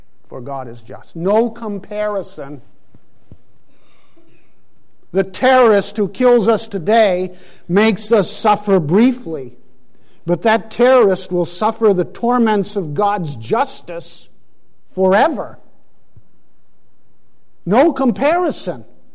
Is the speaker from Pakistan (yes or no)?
yes; Pakistan; there was in the 1960s when I grew up in Pakistan.